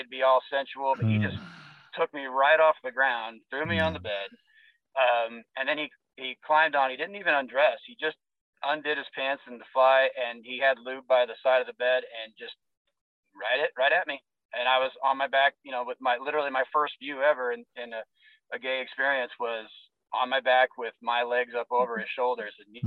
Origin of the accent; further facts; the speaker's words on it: Illinois, United States; And I was actually born here and spent the first 10 years of my life here. So when I say I grew up in Illinois, it was, I kind of mean that because of the formative years, like 10 to about 19.